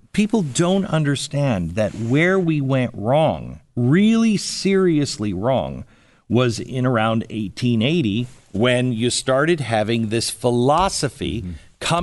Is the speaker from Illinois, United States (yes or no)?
no; Seattle, Washington, United States; I'm a West Coast guy. I grew up in Seattle.